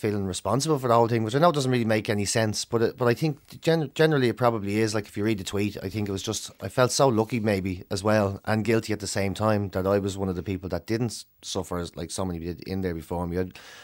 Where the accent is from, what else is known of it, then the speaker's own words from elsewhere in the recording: Cork, Munster, Ireland; born there; I was born in Bessborough House in 75.